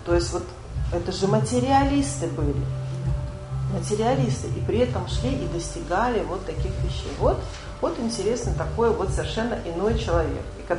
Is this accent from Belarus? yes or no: yes; Belarus; я просто сама из Беларуси, у нас такой анекдот ходил